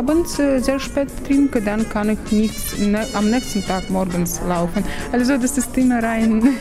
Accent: Russia; Ich komme aus Russland und ich trinke viel Alkohol.

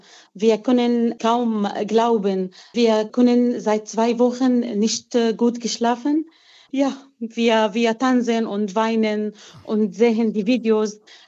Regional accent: Salamiye, Hama Governorate, Syria; German is a second language; kommen zu meiner Heimatstadt Salamiye.

